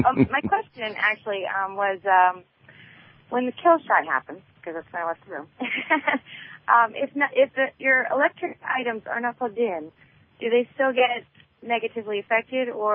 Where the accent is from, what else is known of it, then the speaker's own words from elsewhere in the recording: Virginia Beach, Virginia, United States; from Virginia Beach.